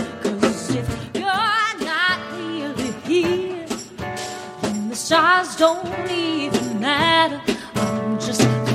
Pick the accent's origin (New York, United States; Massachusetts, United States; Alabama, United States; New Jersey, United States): Massachusetts, United States; Boston; I'm from Boston.